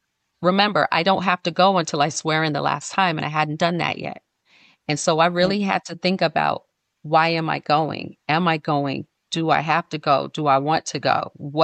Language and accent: English; New York, United States; I grew up in New York.